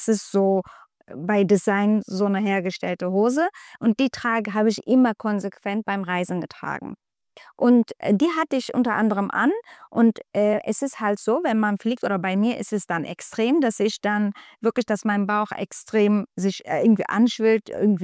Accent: Turkey; German is a second language; ich komme aus der Türkei, unter anderem spreche ich auch die Sprache.

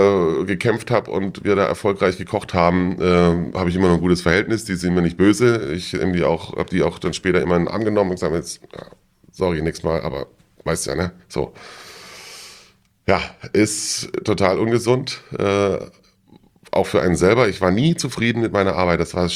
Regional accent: Baden-Württemberg, Germany; Ich bin ursprünglich aus der Nähe von Karlsruhe. Da bin ich geboren, da hätten wir nicht zur Schule gegangen. 17 Jahre Schule, dann habe ich da meine Lehre gemacht, in Ettlingen im Erbrinz.

